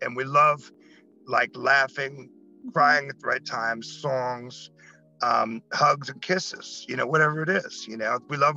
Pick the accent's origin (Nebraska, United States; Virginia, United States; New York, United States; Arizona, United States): New York, United States; I was a new wave kid growing up in New York